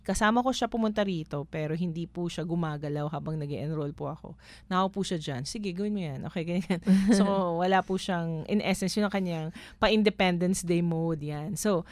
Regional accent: Las Piñas, Metro Manila, Philippines; Kasi taga Las Piñas ako, so kailangan kong bumiyahe.

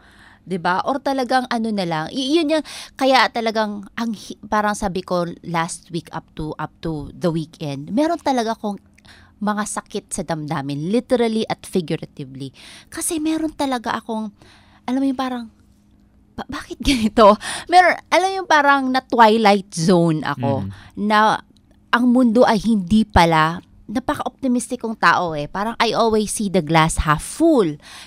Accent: Eastern Visayas, Philippines; Kami ay taga Northern Samar. Mm-hmm. So talaga kami ay lumaki.

